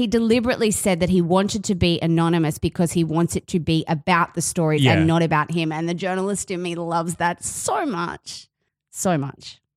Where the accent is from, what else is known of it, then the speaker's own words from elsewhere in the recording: Australia; accent: Australian; the Aussie accent grated on me because it's my accent.